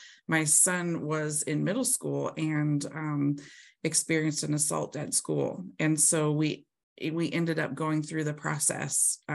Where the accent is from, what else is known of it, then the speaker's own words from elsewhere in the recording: Nebraska, United States; I'm born and raised in Nebraska, in a small town in far western Nebraska.